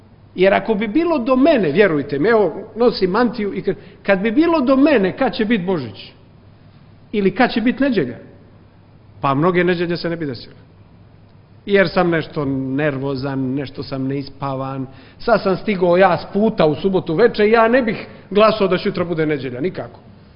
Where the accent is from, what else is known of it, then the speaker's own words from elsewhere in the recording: Cetinje, Montenegro; Gore, kod nas u Katonskoj Nahiji su fino crkve pretvorili u magacine